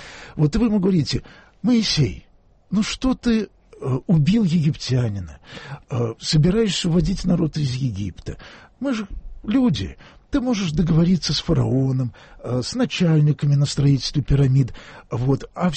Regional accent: Moscow, Russia; У меня ощущение, что я единственный уроженец Москвы

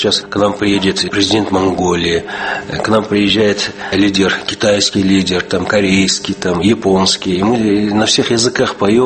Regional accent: Derbent, Dagestan, Russia; Я родом из Дербента, Дагестана.

